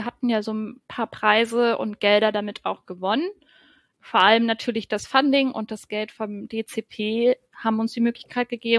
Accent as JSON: {"language": "German", "region": "Brandenburg", "country": "Germany", "said": "Ich komme vom Dorf aus Brandenburg."}